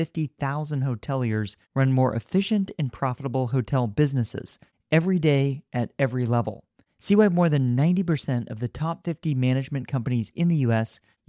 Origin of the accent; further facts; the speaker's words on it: San Francisco, California, United States; where I sat down with people here in my hometown to talk about tourism, hospitality, and what was going on in the city.